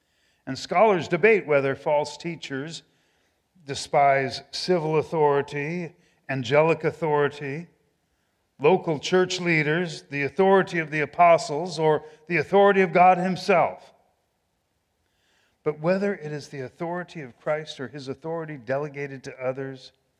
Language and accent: English; Santa Cruz, California, United States; when we were growing up in Santa Cruz, I would often see a bumper sticker that called on the reader to question authority.